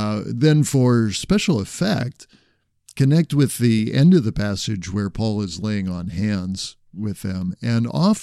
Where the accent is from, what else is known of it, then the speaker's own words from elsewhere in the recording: Pennsylvania, United States; And, you know, I grew up in Pennsylvania. We used to go to Niagara Falls